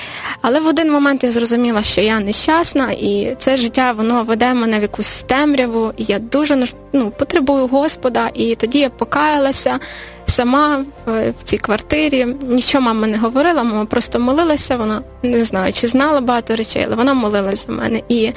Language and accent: Ukrainian; Ivano-Frankivsk Oblast, Ukraine; now in Kyiv, Ukraine; Ми з Західної України. Я зараз вже проживаю в Києві на протязі 6-7 років, коли вийшла заміж, так, сама з Івано-Франківської області.